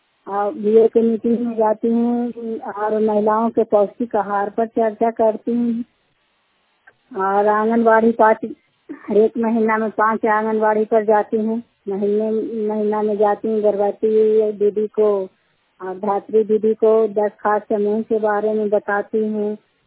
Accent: Sherpur, Bihar, India; और मैं शेरपुर की रहने वाली हूँ। और मेरा पंचायत है इटासन भदवा उतरनामा क्लस्टर है, जिला का नाम नालंदा है।

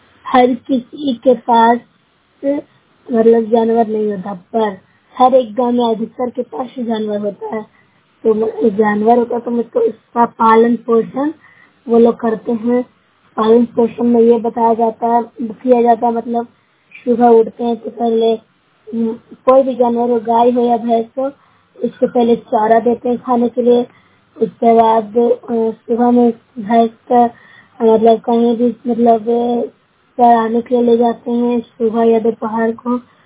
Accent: Bihar, India; मैं नूरशहर प्रखंड से हूँ, जिला नालंदा की रहने वाली हूँ।

